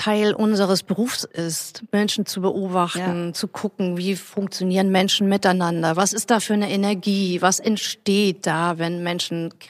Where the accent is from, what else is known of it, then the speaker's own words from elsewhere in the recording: Nuremberg, Bavaria, Germany; ich bin in Nürnberg aufgewachsen